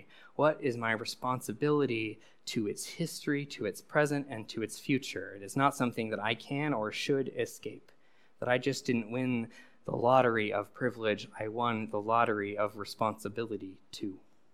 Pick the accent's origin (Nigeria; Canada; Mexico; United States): Canada; Alberta; born there; I was born in Treaty 7, where in 1987, five Indigenous nations came together and signed a treaty with the Canadian government